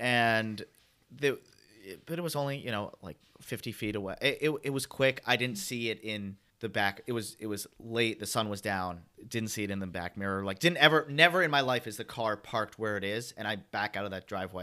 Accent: Long Island, New York, United States; now in Los Angeles, United States; I live right now in Los Angeles, and I flew back to New York. I grew up on Long Island, just outside the city.

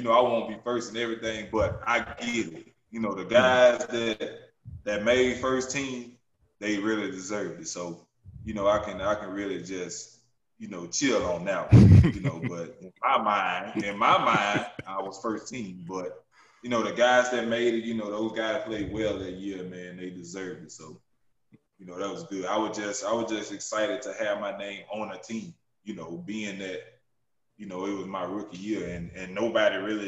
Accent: Baton Rouge, Louisiana, United States; I'm from Baton Rouge, but New Orleans is right up the street, 45 minutes.

